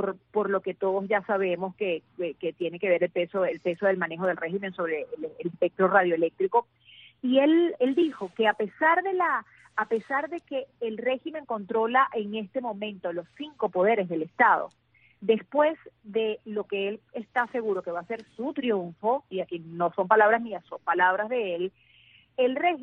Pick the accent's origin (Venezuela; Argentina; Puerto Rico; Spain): Venezuela; soy ciudadana venezolana, con raíces cubanas, pero ciudadana venezolana.